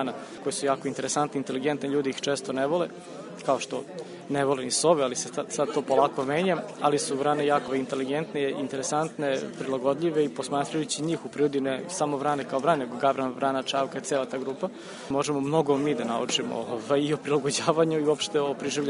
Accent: Vršac, Vojvodina, Serbia; born or raised there

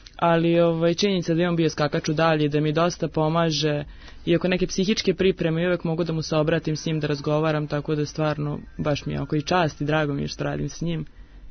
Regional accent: Novi Sad, Vojvodina, Serbia; Rođena sam u Novom Sadu, odrasla sam tamo sam počela treniram, tamo sam svaki trening odradila

